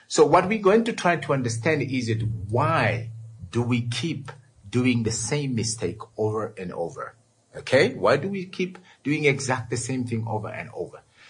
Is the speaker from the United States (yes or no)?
no; Jamaica; I am a Jamaican, boo boo baton. So I am a Jamaican.